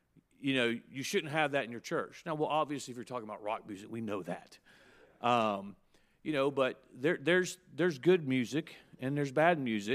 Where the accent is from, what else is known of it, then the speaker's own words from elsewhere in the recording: the South, United States; I'm from the South.